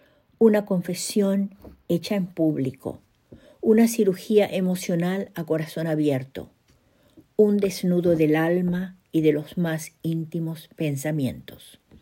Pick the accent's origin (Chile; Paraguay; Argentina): Paraguay; now in Bedford, United States; nuevamente llego hasta ustedes desde Bedford, Massachusetts, con otro cuento de la producción narrativa de mi país natal, Xeretamí, Paraguay, corazón de América del Sur.